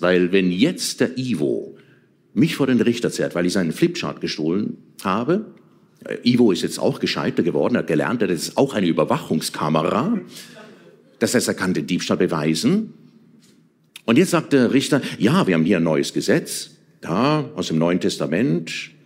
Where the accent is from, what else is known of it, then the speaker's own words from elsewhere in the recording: Bern, Switzerland; born there; Ich bin in Bern geboren, der Hauptstadt der Schweiz.